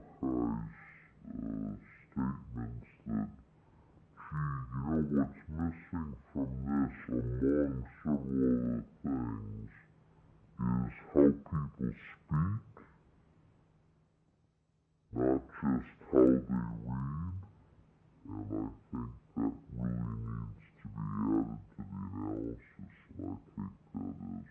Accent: Poland; 10 years ago in my country, I'm from Poland.

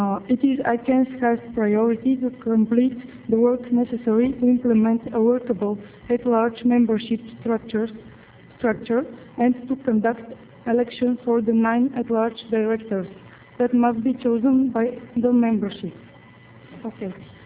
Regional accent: Bulgaria; English is a second language; from APC Internet Rights Project. I'm from Bulgaria, actually.

